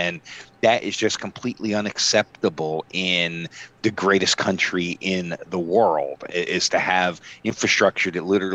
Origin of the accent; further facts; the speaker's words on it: Pennsylvania, United States; In my home state of Pennsylvania, we had that bridge collapse in Pittsburgh the other day